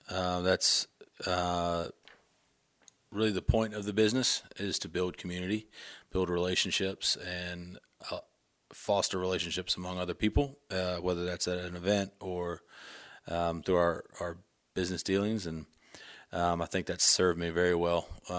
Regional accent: United States; now in Sandpoint, United States; I came from Virginia, West Virginia. I always wanted to be out west.

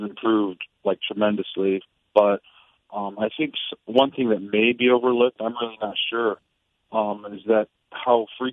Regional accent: Midwest, United States; Even though I grew up in the Midwest and like I wasn't around it my whole life

